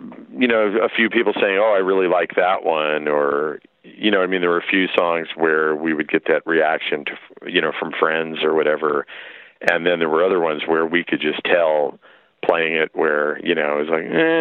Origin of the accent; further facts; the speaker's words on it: Berkeley, California, United States; we were growing up in Berkeley